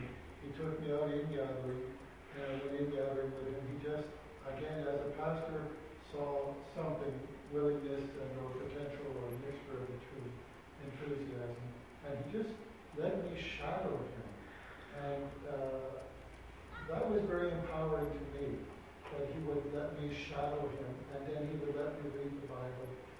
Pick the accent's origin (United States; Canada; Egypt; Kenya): Canada; Montreal, Quebec; I'm from Montreal, and I didn't speak French very well.